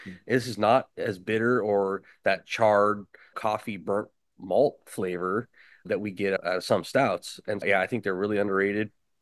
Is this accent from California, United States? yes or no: yes; Oakhurst, California, United States; we grew up in Oakhurst and we went to high school and there was a place called Danny's